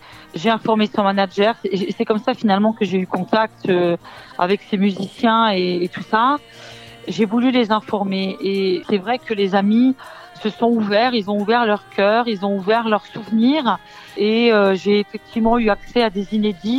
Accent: Sarrebourg, Grand Est, France; En Alsace. Mais je suis effectivement originaire de Sarrebourg, en Lorraine, effectivement.

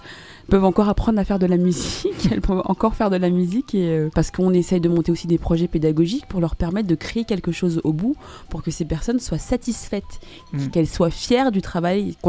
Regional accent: Paris, Île-de-France, France; moi je suis née à Paris, j'étais très souvent aux Antilles

